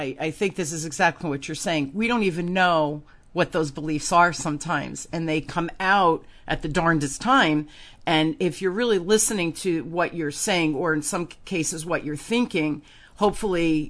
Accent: Newark, New Jersey, United States; I realized when I was a little girl, I grew up in Newark.

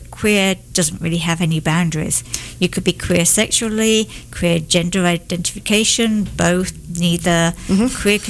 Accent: England, United Kingdom; growing up in England, some people use dinner as their main meal

